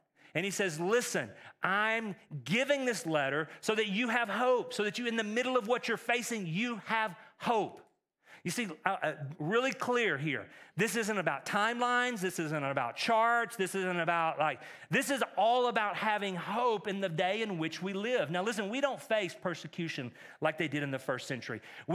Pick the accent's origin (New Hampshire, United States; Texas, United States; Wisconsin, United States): Texas, United States; I grew up in East Texas, which is a lot like East Tennessee, kind of like kissing cousins.